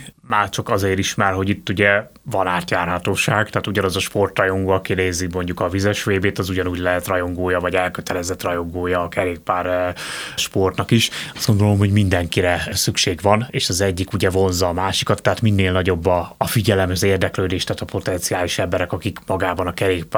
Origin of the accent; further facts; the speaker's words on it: Budapest, Hungary; A Normafánál laktunk, én ott nőttem föl